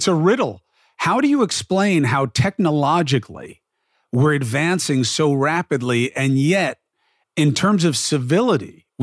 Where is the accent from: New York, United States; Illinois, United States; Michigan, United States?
New York, United States; Growing up in New York, you know, the family that I choose, people who married into my family, my nieces, you know, Jewish people all over.